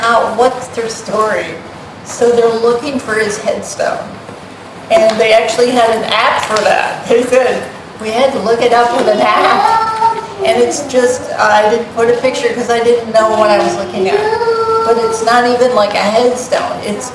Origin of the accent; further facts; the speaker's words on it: Ohio, United States; I grew up in Ohio. We had all the old cemeteries everywhere.